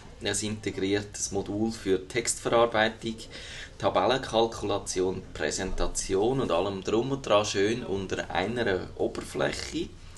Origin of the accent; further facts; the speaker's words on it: Switzerland; man hat schön die Sprache von dem Linux, wo man als Schweizer so braucht